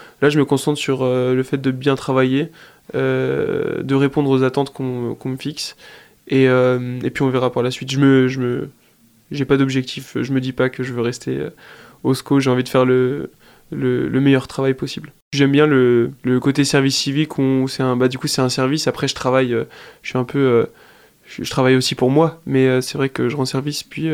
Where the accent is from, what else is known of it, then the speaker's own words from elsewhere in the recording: Angers, Pays de la Loire, France; Je suis angevin, je suis né à Angers, okay.